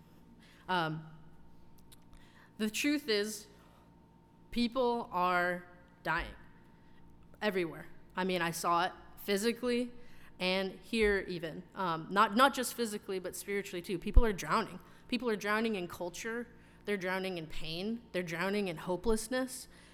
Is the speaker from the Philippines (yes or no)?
no; California, United States; And I would be like, hey, us too, I'm from California, whatever.